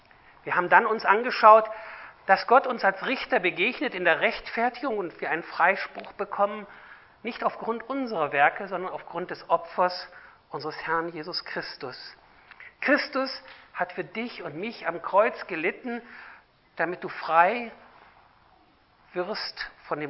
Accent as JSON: {"language": "German", "region": "Lower Saxony", "country": "Germany", "said": "Nun, ich komme aus Niedersachsen und nicht weit von uns ist entfernt die Nordsee."}